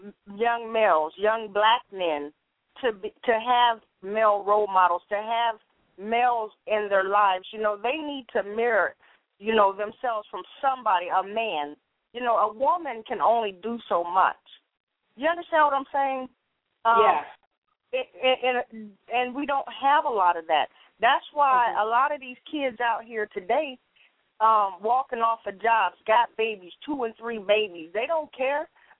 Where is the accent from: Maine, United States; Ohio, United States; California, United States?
Ohio, United States; I'm calling from Louisiana, but I'm from Ohio though.